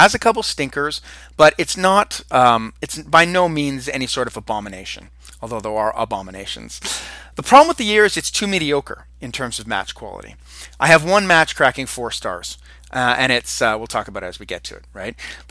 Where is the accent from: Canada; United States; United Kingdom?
Canada; I'm from Canada